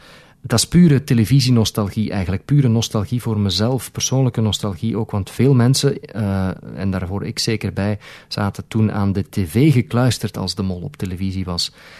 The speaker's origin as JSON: {"language": "Dutch", "region": "Flanders", "country": "Belgium", "said": "als Vlaming, als Belg, dat is eigenlijk toch nog een deftige straat"}